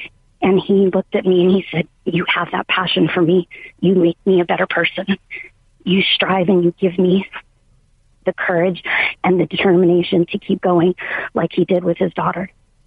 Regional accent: San Diego, California, United States; I grew up in San Diego watching Kobe move to Tampa.

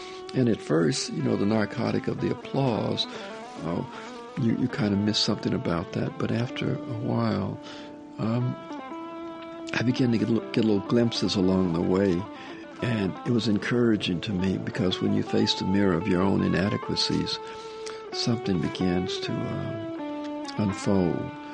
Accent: Memphis, Tennessee, United States; There was this theater in my hometown, the Handy Theater, and the bands would come to town.

